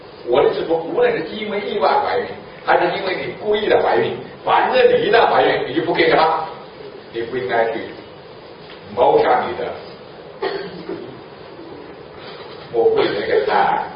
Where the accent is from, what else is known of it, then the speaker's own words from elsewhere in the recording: China; 是我们中国人话说，是说教